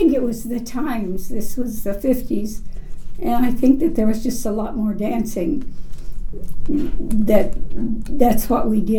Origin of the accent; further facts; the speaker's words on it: West Salem, Illinois, United States; And I grew up in West Salem, Illinois, which is south and east of Salem.